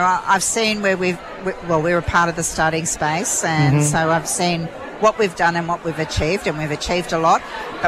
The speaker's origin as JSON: {"language": "English", "region": "New South Wales", "country": "Australia", "said": "Okay, I'm from New South Wales, Wiradjuri, Ewan. And I've got some Murray connections too."}